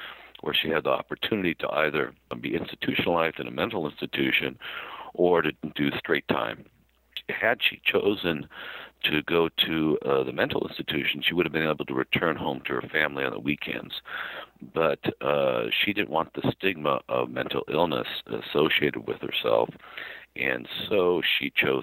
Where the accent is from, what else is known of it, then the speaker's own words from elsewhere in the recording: San Jose, California, United States; born there; I was born in 1957 in San Jose, California.